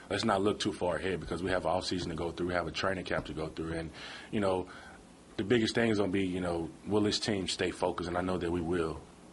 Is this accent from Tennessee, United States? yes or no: no; Yazoo City, Mississippi, United States; My hometown did a few special things for me. They had a hometown parade. They did. They named the longest street in Yazoo City after me, which is really special.